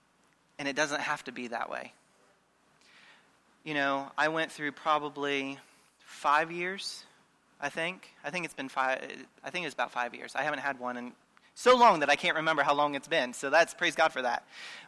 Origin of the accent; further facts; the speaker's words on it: Parkersburg, West Virginia, United States; I grew up here in Parkersburg.